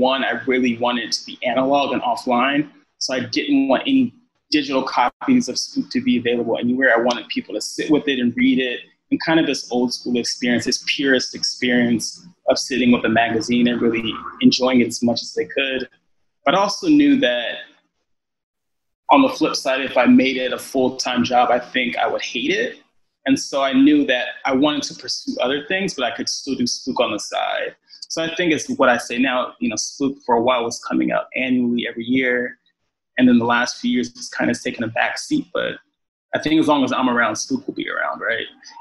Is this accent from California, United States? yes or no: yes; Los Angeles, California, United States; I'm originally from Los Angeles